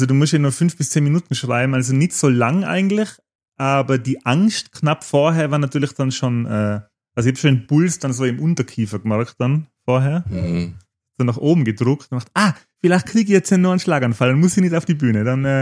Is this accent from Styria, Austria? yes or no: no; Innsbruck, Tyrol, Austria; weil Innsbruck ist ja meine Heimatstadt und ich liebe die Stadt